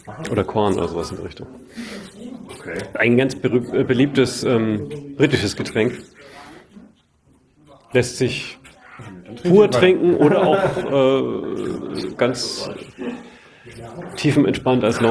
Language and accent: German; Bavaria, Germany; Ich komme ursprünglich aus Franken und Franken ist so zweigeteilt.